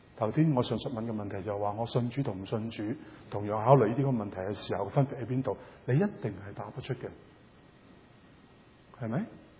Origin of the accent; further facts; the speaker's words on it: China; now in North America; 特别我哋中国人呢个文化系讲緊神咁解咁想讲緊系咪